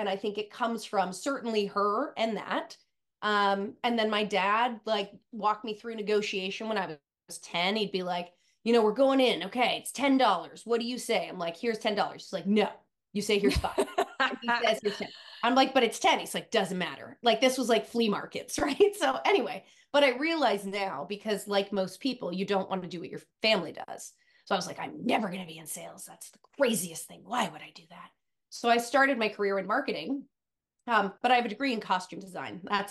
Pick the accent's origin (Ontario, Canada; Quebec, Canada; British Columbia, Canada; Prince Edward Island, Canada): Ontario, Canada; Toronto; also born or lived in Indiana, United States; I grew up in Toronto. I actually grew up between Toronto and Indiana. So I like to say that I'm sort of a citizen of North America and a little bit of the world.